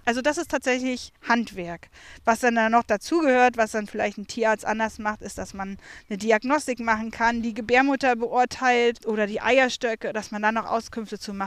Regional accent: Harz, Germany; Ich komme mal ursprünglich aus dem Harz

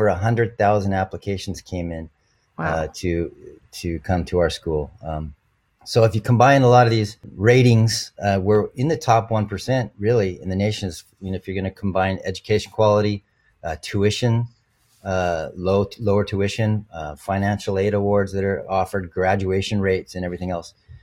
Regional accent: Huntington Beach, California, United States; beautiful beaches like Huntington Beach, Surf City, USA. I could talk about that for a long time. That's my hometown. That's where I live currently too.

